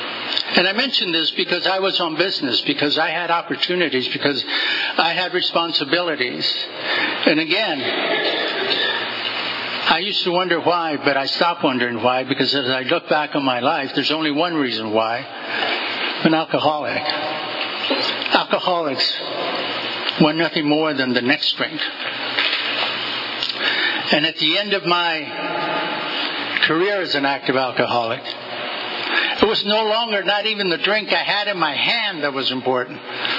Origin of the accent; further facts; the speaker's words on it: California, United States; I am from Tulare County. I was born at Tagus Ranch. My father was a farm laborer.